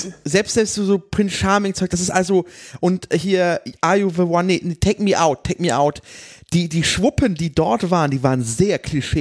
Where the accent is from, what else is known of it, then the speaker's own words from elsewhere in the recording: Bavaria, Germany; Also bei uns in Bayern gibt es keine Sodomisten.